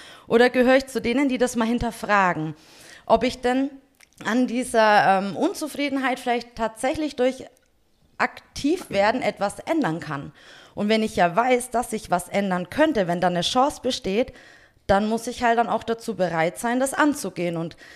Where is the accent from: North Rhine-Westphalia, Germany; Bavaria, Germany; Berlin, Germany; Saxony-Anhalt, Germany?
Bavaria, Germany; Nuremberg; born there; now in Oberdachstetten, Germany; Also ich komme ja auch nicht gebürtig aus Oberdachstetten, sondern bin gebürtige Nürnbergerin.